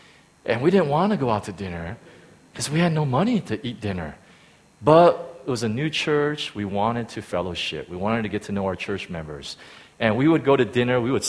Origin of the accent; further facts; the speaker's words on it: United States; I'm American, so I just do two times. So, you know, I still some Korean in me, but, you know, more American.